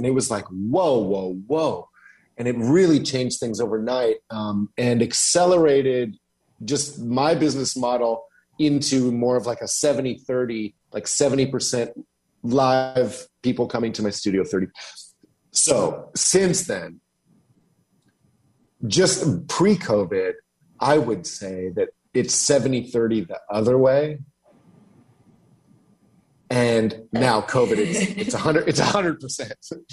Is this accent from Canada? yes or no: yes; Canada; I'm Canadian and I grew up with Much Music.